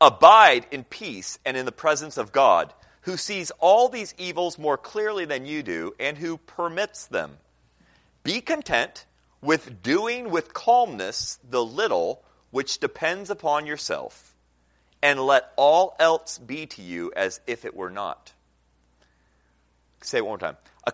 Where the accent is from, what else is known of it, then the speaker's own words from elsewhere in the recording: Senegal; I know growing up in Senegal, you know, seeing kids back in the States getting to play in basketball leagues and what, and not being able